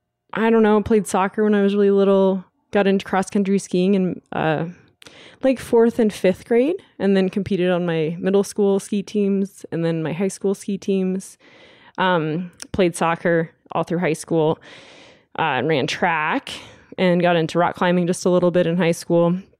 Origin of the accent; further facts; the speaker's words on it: Lake Tahoe, California, United States; I grew up in Lake Tahoe, California, which is sort of an outdoor recreation mecca.